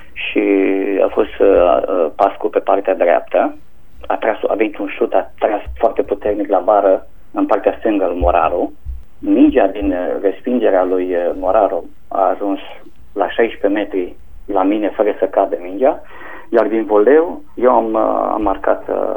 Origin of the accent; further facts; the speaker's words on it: Hunedoara, Hunedoara County, Romania; eu eram din Hunedoara. Eu sunt din Hunedoara.